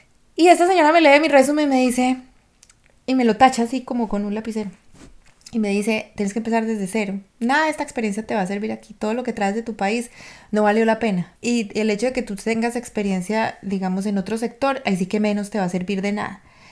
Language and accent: Spanish; Colombia; en el caso mío, de pronto no viví discriminación concreta con respecto a mí como colombiana, por mi raza, por mi procedencia